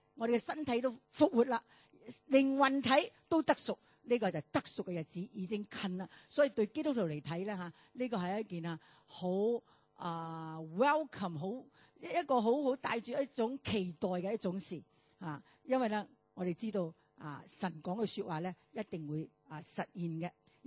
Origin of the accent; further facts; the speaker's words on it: United States; 亦都有部分我哋美國人人紙一路人人紙摁到嘅地步啦